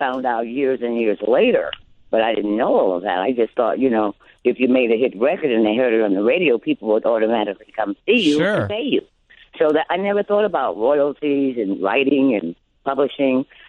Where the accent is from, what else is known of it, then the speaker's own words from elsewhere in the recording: New York City, New York, United States; You know, I'm from Spanish Harlem, and I grew up with Puerto Rican girls and the Spanish girls and the black girls